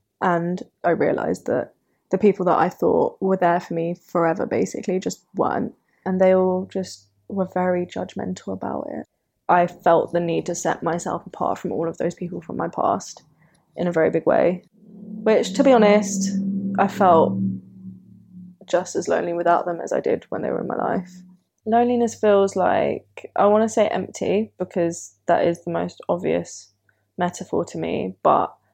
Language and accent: English; Stoke Newington, London, United Kingdom; I'm from Stoke Newington.